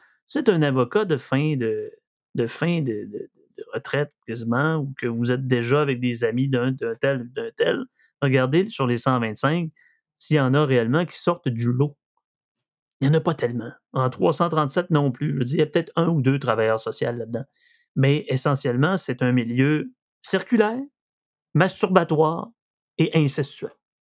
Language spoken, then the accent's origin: French; Saguenay, Quebec, Canada; J'ai 77 ans, puis je viens du Saguenay.